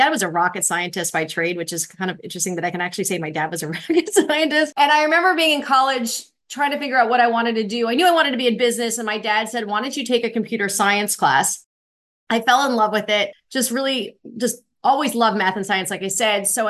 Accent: Florida, United States; So, growing up, I grew up in Central Florida, and I've always known since probably the age of 8 that I wanted to be an entrepreneur.

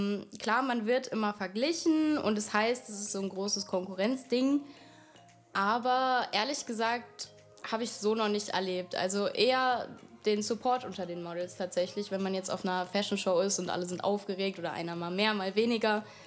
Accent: Wiesbaden, Hesse, Germany; Ich bin 22 Jahre alt und ich komme aus Wiesbaden.

